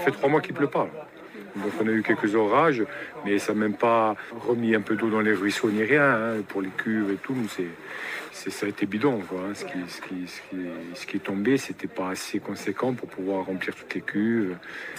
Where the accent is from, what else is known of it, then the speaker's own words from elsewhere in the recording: Corsica, France; now in Lumio, France; Moi, du Nuoro, donc c'est une région qui est dans l'intérieur de la Corse. C'est au pied du Monte Cinto, en fait. C'est toute une région-là. Mais après, j'habite ici, à Lume, près de Calvi, pour le travail.